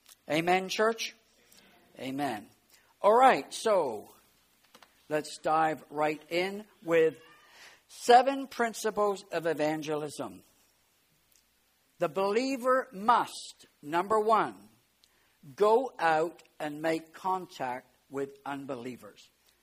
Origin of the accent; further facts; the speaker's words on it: Exeter, South West England, United Kingdom; I was born in England. I lived in the city of Exeter.